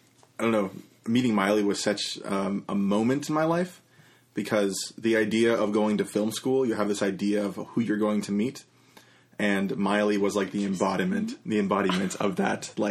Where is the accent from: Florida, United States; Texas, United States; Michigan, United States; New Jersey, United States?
Michigan, United States; Detroit; now in Escondido, United States; I'm from Michigan. Michigan? From Metro Detroit.